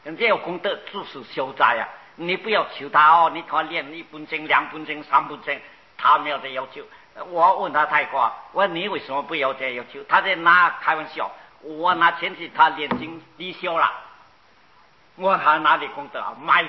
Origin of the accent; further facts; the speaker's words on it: China; 我们中国人啊，都是一种迷信。